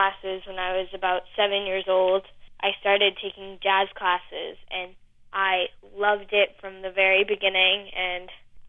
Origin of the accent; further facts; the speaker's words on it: Boston, Massachusetts, United States; I'm beyond thrilled to be in my hometown.